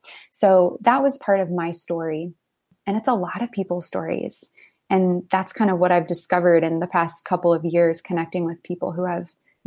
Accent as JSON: {"language": "English", "town": "Crystal Lake", "region": "Illinois", "country": "United States", "tie": "born or raised there", "also_born_or_lived": "New York City", "said": "So, born and raised in the Crystal Lake area."}